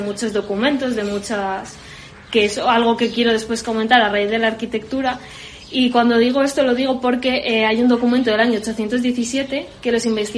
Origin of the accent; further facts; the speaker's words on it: Torrelavega, Cantabria, Spain; yo soy de Torrelavega